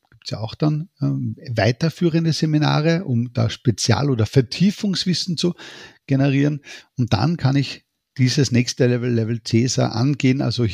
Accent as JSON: {"language": "German", "country": "Austria", "said": "Ich sage immer, humorvoll als Österreicher, ich kenne praktisch kein Unternehmen, das sagt, oh, wir haben keine Projekte."}